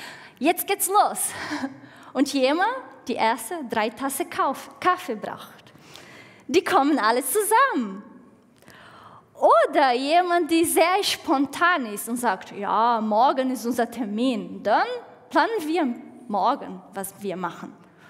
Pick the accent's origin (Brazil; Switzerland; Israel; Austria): Brazil; German is a second language; Ich bin Brasilianerin und ich komme aus total anderer Welt.